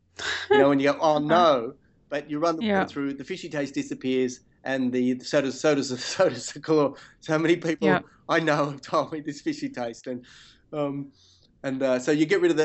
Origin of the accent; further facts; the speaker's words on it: Perth, Western Australia, Australia; And I'm from Perth and you're from, you know, South Australia.